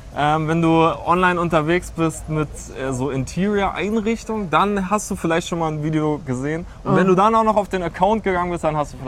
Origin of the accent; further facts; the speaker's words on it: Rostock, Mecklenburg-Vorpommern, Germany; now in Berlin, Germany; Ich komme aus Rostock eigentlich. Ich bin hier gelandet, wie jeder Künstler.